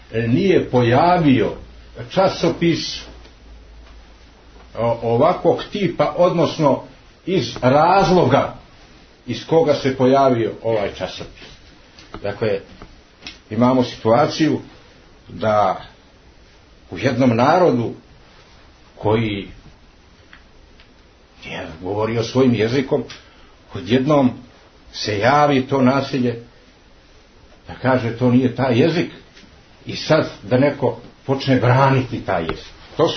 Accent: Montenegro; kod nas u Crnoj Gori

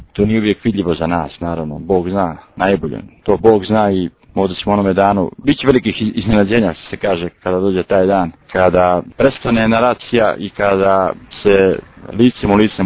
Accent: Herceg Novi, Herceg Novi Municipality, Montenegro; ja pošto dolazim iz grada koji se nalazi na moru, ja sam iz Herceg Novog inače

